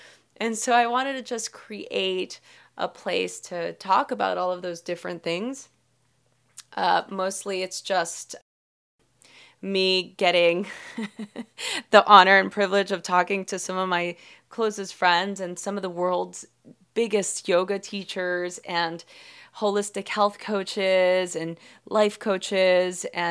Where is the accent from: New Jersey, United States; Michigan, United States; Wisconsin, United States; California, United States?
California, United States; Los Angeles; I grew up in East LA, early 90s, where there was a lot of gang violence, and my family struggled to make ends meet.